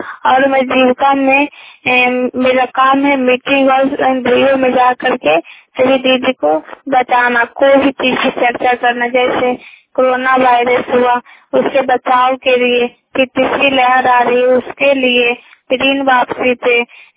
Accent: Bihar, India; मैं नंदा जिला की निवासी हूँ। मेरा पैसावाला गांव है

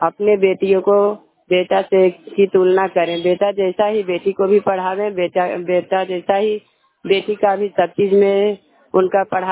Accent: Mahavatpur, Bihar, India; मैं महावतपुर के रहने वाली हूँ।

